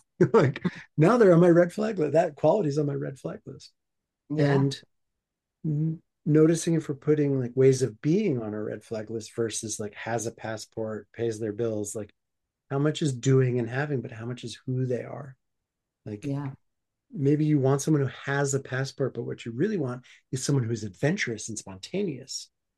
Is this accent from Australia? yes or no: no; New Jersey, United States; also born or lived in New York City, United States; you know, growing up in New Jersey and New York City and going to New York City all the time